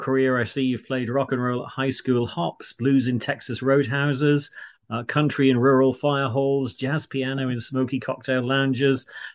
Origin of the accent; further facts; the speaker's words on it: United Kingdom; Ted, we're British. We always underscore these things.